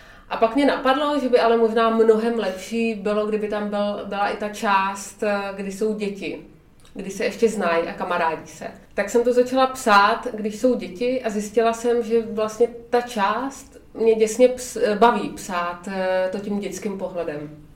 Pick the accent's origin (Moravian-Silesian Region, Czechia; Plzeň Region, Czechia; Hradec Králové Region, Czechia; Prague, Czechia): Prague, Czechia; ono se to odehrává v Praze, já jsem z Prahy